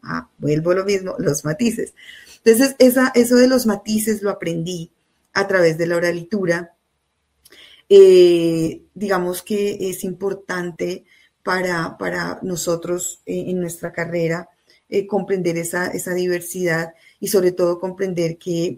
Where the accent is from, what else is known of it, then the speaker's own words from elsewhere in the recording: El Rosal, Cundinamarca, Colombia; que es un colegio del Rosal, Cundinamarca, que es de donde yo soy, donde vivo, donde crecí